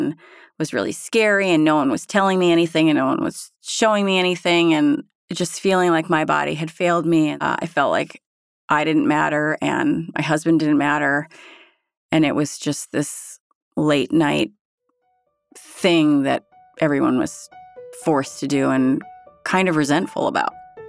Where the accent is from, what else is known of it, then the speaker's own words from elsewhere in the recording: Berthoud, Colorado, United States; I am from Berthoud, Colorado.